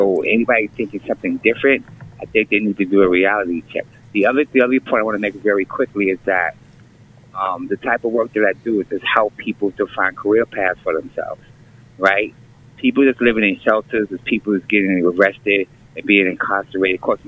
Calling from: Manhattan, New York, United States; I'm calling from Manhattan.

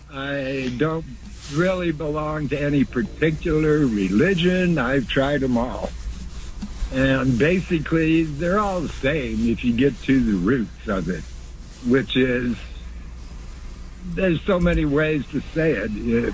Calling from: Costa Rica; I'm calling from Central America, Costa Rica.

